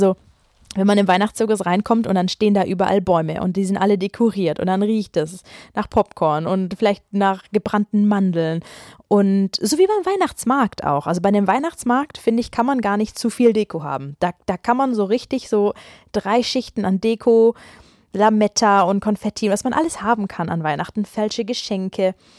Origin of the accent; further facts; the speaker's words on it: Ulm, Baden-Württemberg, Germany; weil meine Mutter kommt aus Hamburg, wir sind aber aufgewachsen in Ulm und mein Vater kommt aus Madrid.